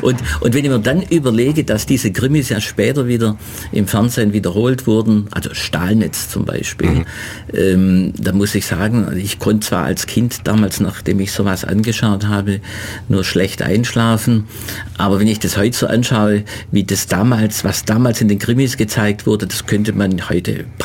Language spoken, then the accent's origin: German; Geislingen, Baden-Württemberg, Germany; habe dann schon nebenher die Kontakte zur örtlichen Tageszeitung, also bei uns in Geislingen, geknüpft